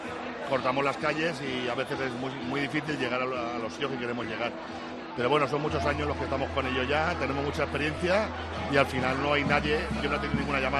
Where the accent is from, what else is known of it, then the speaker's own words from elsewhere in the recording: Alicante, Valencian Community, Spain; Yo tengo esas dos características, que soy alicantino, que me gusta la fiesta. Yo en 56 años que tengo, yo no he faltado ningún año a las hogueras, a mi fiesta de Alicante.